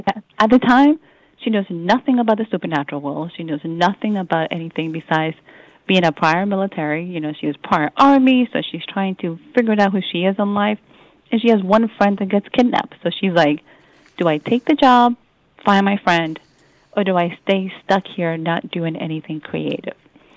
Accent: Salem, Massachusetts, United States; I grew up in Salem, Massachusetts, for everybody, so that should not be a surprise that I'm into magic and fantasy

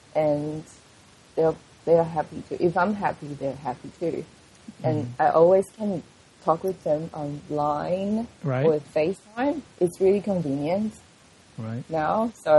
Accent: Taiwan; English is a second language; now in Australia; I'm from Taiwan, I'm Asian

